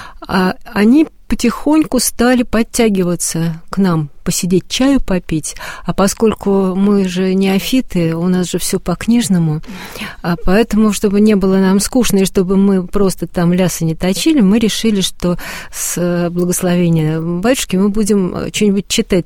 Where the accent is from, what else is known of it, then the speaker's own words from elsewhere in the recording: Moscow, Russia; Нет, в деревне они, может быть, и были, но мы же все москвичи.